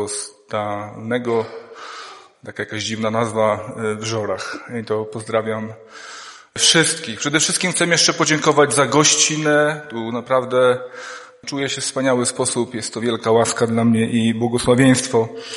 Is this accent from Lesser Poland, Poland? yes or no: no; Świnoujście, West Pomeranian Voivodeship, Poland; now in Żory, Poland; Pochodzę ze Świnoujścia. Ogólnie powiem, że macie przepiękne widoki. U nas jest płasko i nic takiego nie ma. Uczęszczam, obecnie mieszkam w Żorach